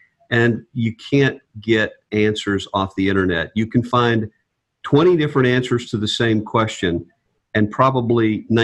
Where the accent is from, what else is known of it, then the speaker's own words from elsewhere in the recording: the South, United States; I grew up in the South too, and you like to be able to do business with people based on their word.